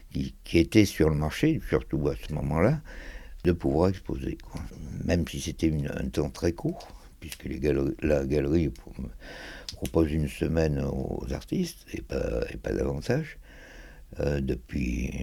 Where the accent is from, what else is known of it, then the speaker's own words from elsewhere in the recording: Marseille, Provence-Alpes-Côte d'Azur, France; Alors pourquoi Marseille ? D'abord parce que je suis marseillais et que je vois pas comment j'aurais pu faire ça ailleurs.